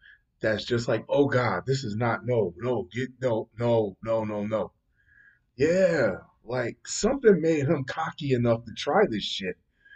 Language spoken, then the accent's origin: English; New Jersey, United States; and I'm from New Jersey, and I have no idea where the hell that shit is.